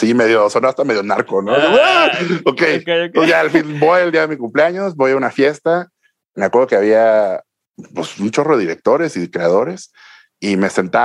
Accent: Mexico; Como buen mexicano.

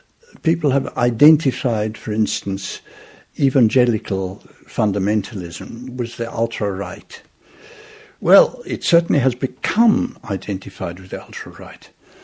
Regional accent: United Kingdom; We come from Great Britain, where on the whole, it's a fairly tight intellectual community.

